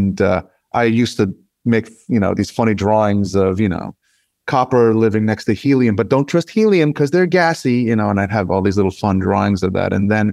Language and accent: English; New York, United States; And I told her that I grew up in the Bronx and I was born there.